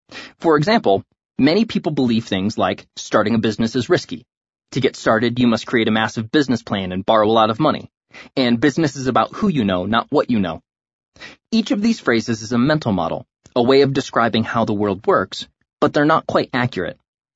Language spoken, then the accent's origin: English; New London, Ohio, United States; I grew up in New London, a small farm town in northern Ohio, where the major industries are agriculture and light manufacturing.